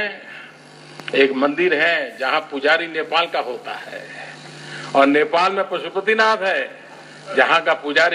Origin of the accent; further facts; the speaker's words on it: Gujarat, India; मैं मूलतः गुजरात का हूं, सोमनाथ की भूमि है